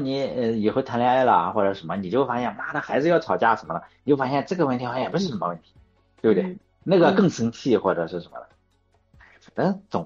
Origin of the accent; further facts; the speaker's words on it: Shandong, China; 我是山东的，我们农村嘛，我是农村，我们农村人的这一种哈